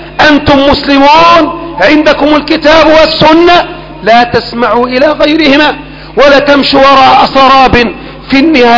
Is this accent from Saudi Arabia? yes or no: no; Egypt; أن ينقذ بلدنا مصر وسائر بلدان